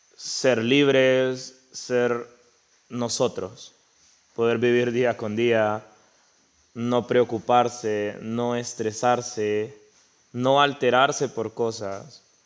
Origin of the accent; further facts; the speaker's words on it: Honduras; Soy de un país de tercer mundo, soy de Honduras